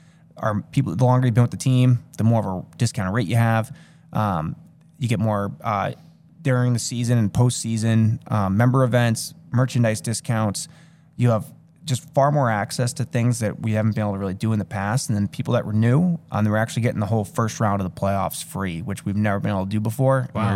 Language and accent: English; Sutton, Massachusetts, United States; So I'm from Sutton. I still live in Sutton.